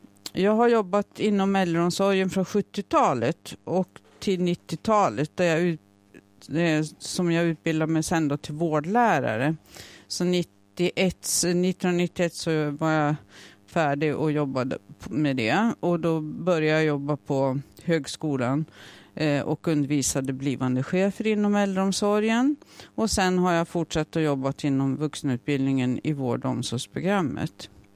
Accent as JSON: {"language": "Swedish", "town": "Älvkarleby", "region": "Uppsala County", "country": "Sweden", "tie": "born or raised there", "said": "Jag är uppvuxen i Älvkarleby. Mina föräldrar var småföretagare."}